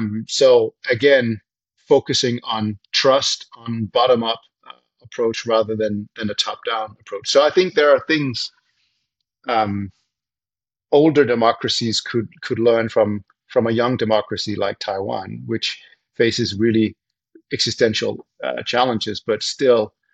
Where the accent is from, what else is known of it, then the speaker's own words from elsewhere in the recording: Copenhagen, Capital Region of Denmark, Denmark; English is a second language; now in United States; I'm a Danish citizen, even though I live in the United States, and I was born and raised in Copenhagen.